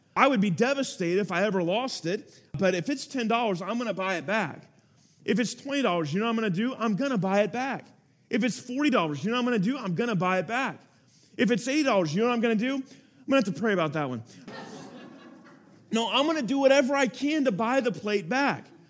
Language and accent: English; California, United States; also born or lived in Kansas; I was born in Kansas, I grew up in California